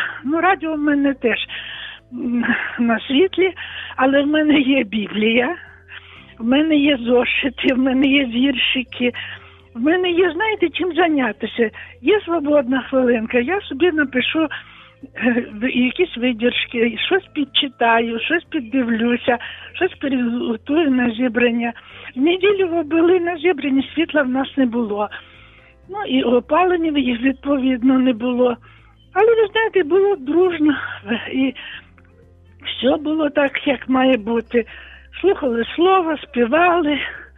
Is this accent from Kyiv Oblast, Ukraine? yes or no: no; Volyn Oblast, Ukraine; я з Волині